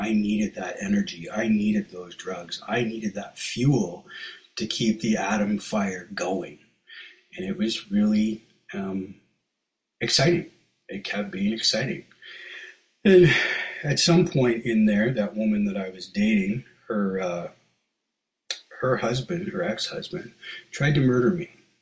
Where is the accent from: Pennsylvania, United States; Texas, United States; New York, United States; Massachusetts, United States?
New York, United States; from New York, and that was my ego again